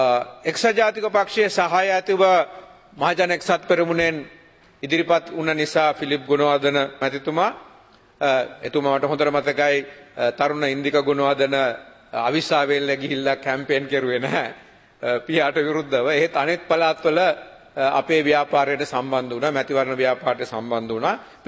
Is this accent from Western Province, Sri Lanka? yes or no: no; Kandy, Central Province, Sri Lanka; මහනුවර උඩිස්පත්තුවේ තමයි මගේ උපන් ගම, හැදිවැටුණු ගම.